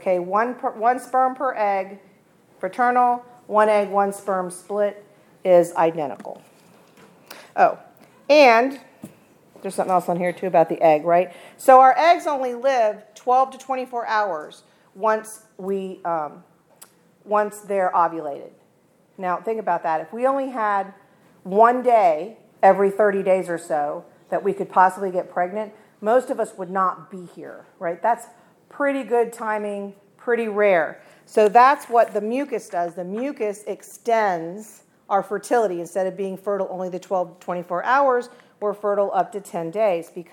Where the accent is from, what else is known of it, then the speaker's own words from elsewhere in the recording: South Carolina, United States; So I'm from South Carolina, but I'm assuming in the fall here, your trees lose the leaves, right?